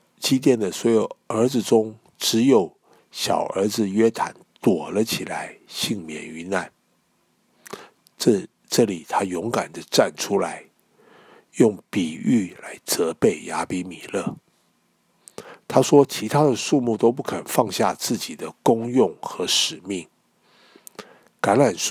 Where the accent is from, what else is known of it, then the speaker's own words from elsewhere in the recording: China; 我们中国人也都很注重关系，所以有关系就没关系